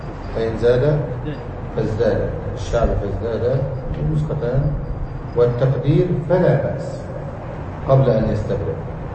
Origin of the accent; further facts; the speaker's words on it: Egypt; وبعض الناس يفرض للمرأة صداقا، خصوصا في بلادنا مصر